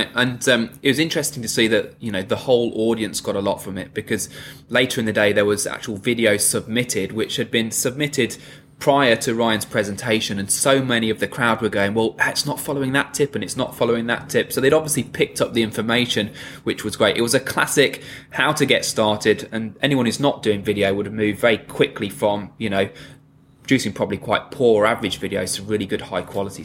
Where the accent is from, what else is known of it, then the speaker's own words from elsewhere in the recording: England, United Kingdom; now in Dubai, United Arab Emirates; But no, I'm English, that's where I am, but residing in Dubai right now.